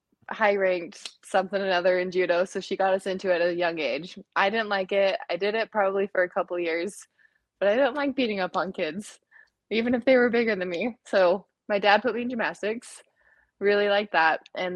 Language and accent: English; Orderville, Utah, United States; also born or lived in St. George, United States; So I was born in St. George, Utah, but I was raised in a little teeny tiny town called Orderville. It's like on the eastern side of Zion, 12 miles from Zion.